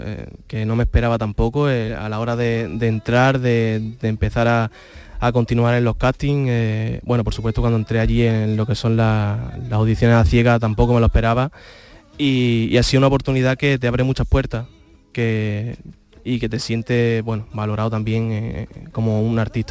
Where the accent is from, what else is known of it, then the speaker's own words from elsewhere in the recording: Calaña, Andalusia, Spain; yo salí de Calaña, de un pueblo de Huelva que... Que sí que es un pueblo que tiene mucha tradición, le gusta mucho el flamenco y bueno, allí en la sevillana, en los fandangos y eso se lleva mucho.